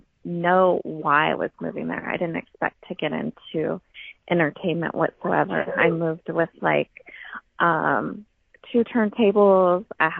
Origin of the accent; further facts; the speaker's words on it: Aleutian Islands, Alaska, United States; also born or lived in California; I grew up on the Aleutian Islands in the Panhandle, so it was literally islands with no cars, no elevators, no escalators, nothing. So, I went from there to California.